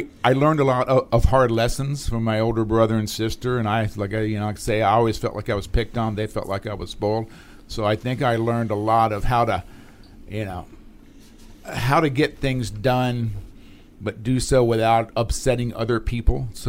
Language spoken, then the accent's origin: English; Panama City, Florida, United States; born there; Born in Panama City, Florida.